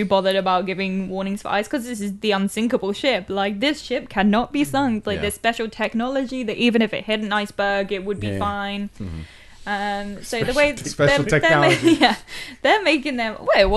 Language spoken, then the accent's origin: English; Ireland; I'm Irish.